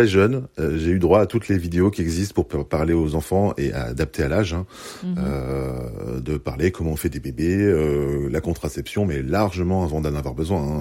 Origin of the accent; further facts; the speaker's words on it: Chamonix, Auvergne-Rhône-Alpes, France; also born or lived in Belgium; donc je suis né en Belgique, ma mère déménage parce qu'elle trouve un travail en France, à Chamonix, donc c'est 800 kilomètres de distance